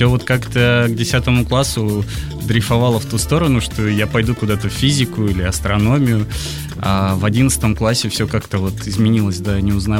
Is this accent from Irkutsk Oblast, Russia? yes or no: yes; Tulun, Irkutsk Oblast, Russia; сам я родом из Иркутской области, из небольшого города, Тулуна. Вот в старших классах я учился в Иркутске 3 года в довольно сильной гимназии физико-математической.